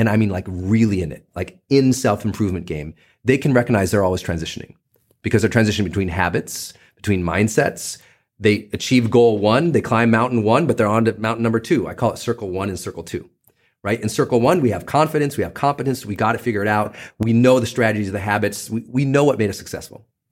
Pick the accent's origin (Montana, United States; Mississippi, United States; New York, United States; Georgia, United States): Montana, United States; Butte; which was hard because I'm a kid from Butte, Montana